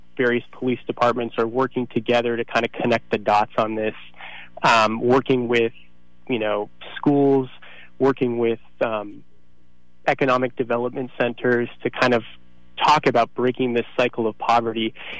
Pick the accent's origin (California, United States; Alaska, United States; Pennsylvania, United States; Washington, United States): California, United States; San Bruno; now in Oakland, United States; I grew up in San Bruno in San Mateo County